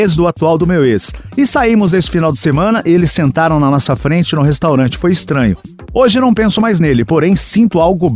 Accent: Belo Horizonte, Minas Gerais, Brazil; 25 anos, sou de BH.

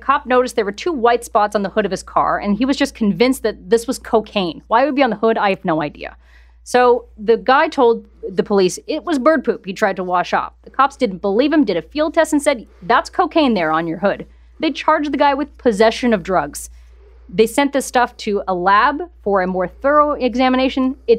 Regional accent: Niagara, Ontario, Canada; I grew up in Niagara, and I would disagree.

